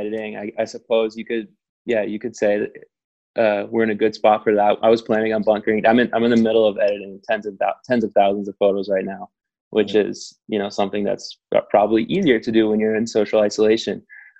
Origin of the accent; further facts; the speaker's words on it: Charlottesville, Virginia, United States; I'm from Charlottesville, Virginia.